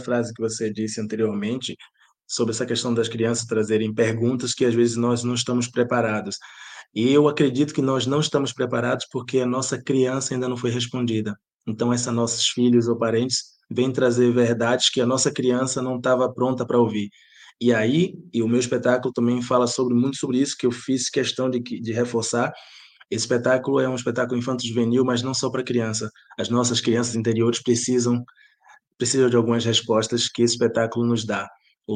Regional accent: Bahia, Brazil; now in Portugal; eu tenho um sotaque, eu sou baiano, mas moro muitos anos em Portugal, por isso que eu tenho esse sotaque

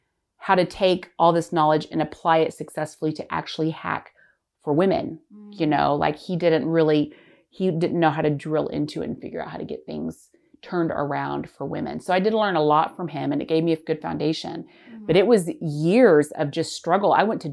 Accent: Oklahoma City, Oklahoma, United States; now in Austin, United States; Once I moved to Austin to be closer to my family. I grew up in Oklahoma City, and obviously I had to find new doctors and stuff while I was here.

